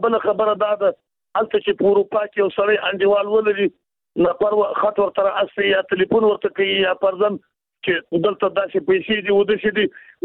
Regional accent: Jowzjan, Afghanistan; زه د بادغیس نه یم، د جوزجان څخه یم

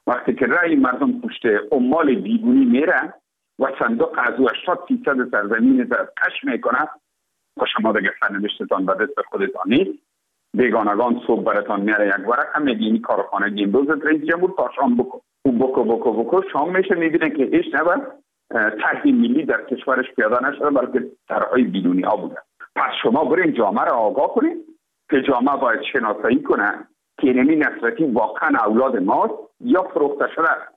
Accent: Afghanistan; ما افغان هستیم

